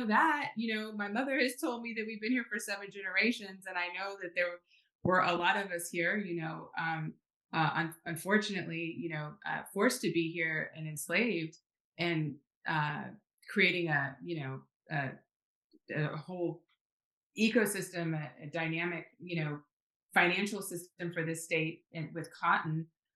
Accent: Houston, Texas, United States; I'm from Houston. Let's get into the oil story.

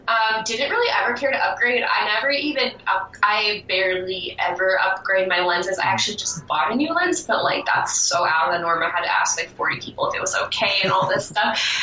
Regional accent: Seattle, Washington, United States; Growing up in Seattle, too, I guess you do have, like, an advantage when it comes to art and, like, culture, because Seattle is very artistic

